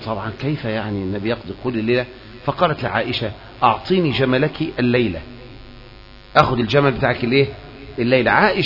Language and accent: Arabic; Egypt; بلدنا مصر